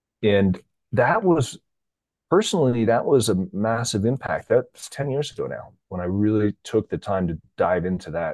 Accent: East Coast, United States; also born or lived in France; turned 50 last March. But my background is I was born in France. My dad was an IBMer. I grew up mostly on the East Coast

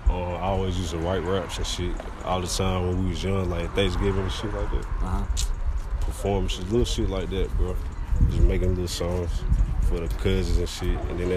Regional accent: Riverdale, Georgia, United States; I'm from Atlanta.

